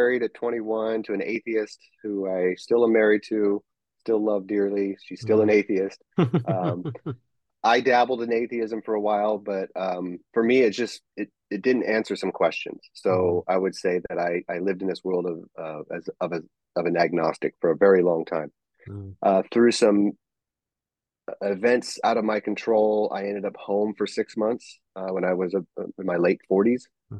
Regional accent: California, United States; I grew up and born and raised in Humboldt County, California. Lived most of my life in the county seat of Eureka, California, with a gigantic population of 28,000.

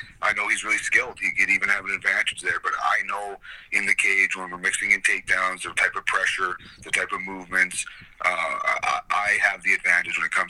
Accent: Alberta, Canada; also born or lived in Calgary; So I don't feel like I'm just kind of one place. I'm kind of Albertan.

